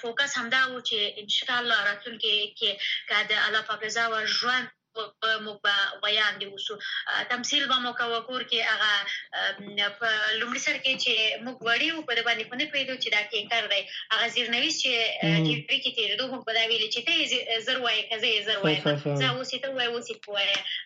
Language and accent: Pashto; Afghanistan; دا چې کله وایي چې په افغانستان کې را لویه شوې په افغانستان کې مې زده کړې کړي او لا هم مبارزه مې ژوند په افغانستان کې دی